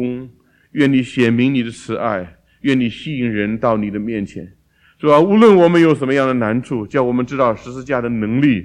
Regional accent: China; 我们中国人向来只有年纪轻的跟年纪大的认罪赔礼的

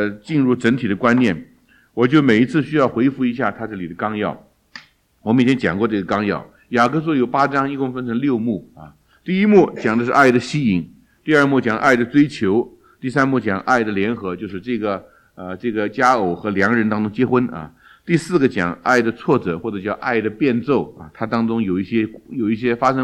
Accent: China; 因为我觉得我们中国人呢这个不太会赞美

